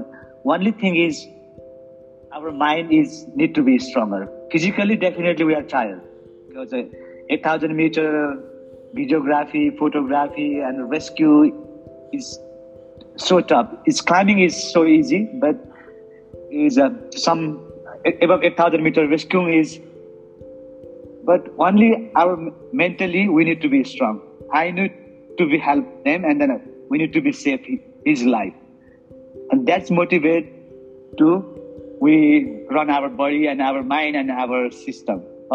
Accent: Nepal; English is a second language; Nepalese and we are definitely proud of Everest is in our country, but maximum people are only proud of we are born from Everest land

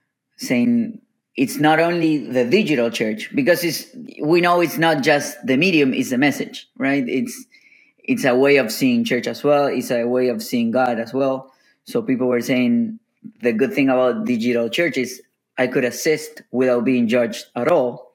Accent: Argentina; now in Miami, United States; Even there's stuff that I'm from Argentina, but there are words that I say that are like cursing for other Hispanics. but I'm not cursing in Argentinian, basically.

